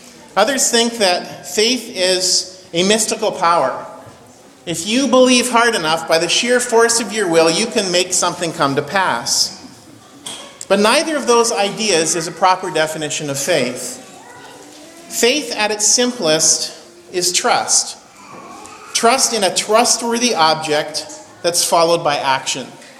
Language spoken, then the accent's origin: English; British Columbia, Canada; the area that I grew up in the North Okanagan.